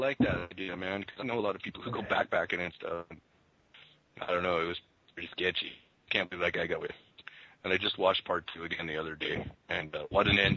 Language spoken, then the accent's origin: English; Ontario, Canada; I'm from Ontario originally, man